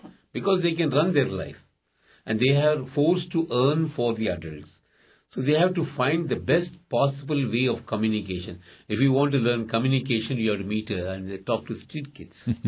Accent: India; I'm from India, and in India there are 134 million working children.

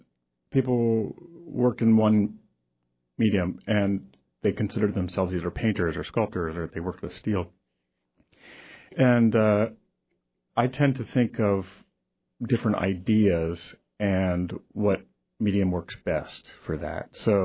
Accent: Ohio, United States; now in New York City, United States; I live in New York City now, yes. I'm originally from Ohio.

